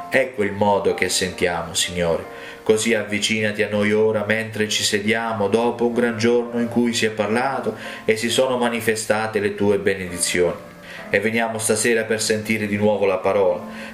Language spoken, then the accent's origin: Italian; Ireland; Italian is a second language; Dissi: sono irlandese, mia moglie è tedesca, il mio bambino è indiano e io sto parlando spagnolo.